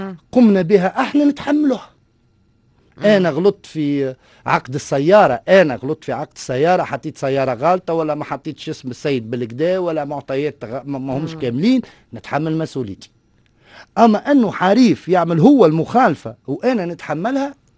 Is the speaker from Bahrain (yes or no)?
no; Tunis, Tunis Governorate, Tunisia; انا ولد تونس